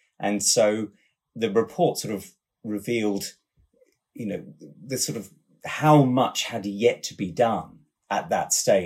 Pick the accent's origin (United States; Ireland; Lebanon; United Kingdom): United Kingdom; I'm British.